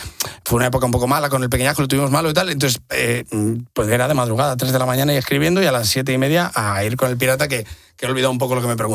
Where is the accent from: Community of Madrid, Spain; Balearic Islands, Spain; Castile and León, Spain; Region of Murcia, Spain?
Castile and León, Spain; Casasola; Y fue la primera vez que fui consciente de que el nombre de mi pueblo podía ser gracioso. Casasola, es verdad que es curioso. Y sí, es Valladolid, tierra del bueno, realmente es tierra del pan, pero tierra de campos y así.